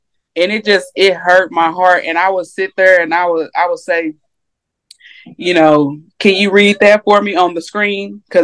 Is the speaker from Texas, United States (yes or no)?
yes; DeSoto, Texas, United States; now in Belmead, United States; Oh, and I'm from DeSoto. I don't know if y'all know.